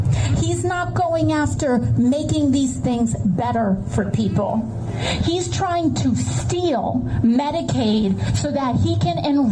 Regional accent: United States; I say this as an American who has sworn an oath to the United States Constitution.

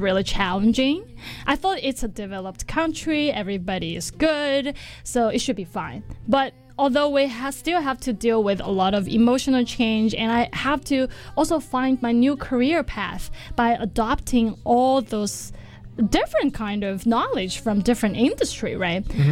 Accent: Chengdu, Sichuan, China; moved away as an adult; So basically, I was born and raised in China, okay. Chengdu, China, right? And I barely went out of my own city.

